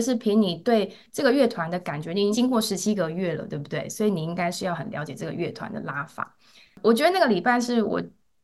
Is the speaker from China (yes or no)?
no; Taiwan; 这3位台湾人加我都是台湾出生长大，